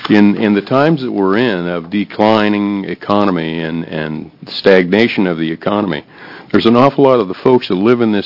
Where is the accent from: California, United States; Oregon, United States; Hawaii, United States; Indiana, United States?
Oregon, United States; Sandy; I'm from Sandy, Oregon.